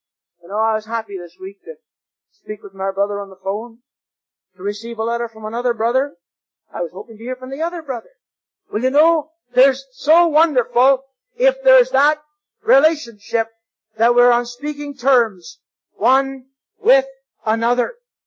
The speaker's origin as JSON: {"language": "English", "town": "Kenora", "region": "Ontario", "country": "Canada", "tie": "born or raised there", "said": "You know, 2 weeks ago, I was in Kenora, Ontario, my hometown."}